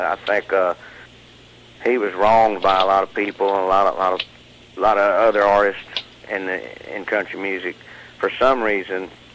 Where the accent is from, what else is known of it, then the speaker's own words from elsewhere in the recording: Texas, United States; he's from Oklahoma, you know, and I'm from Texas.